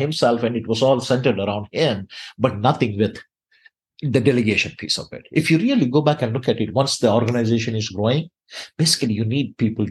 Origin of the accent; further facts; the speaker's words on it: Miryalaguda, Telangana, India; I was born and raised in India in a small town basically called Miryalgada, where my grandfather was a business person.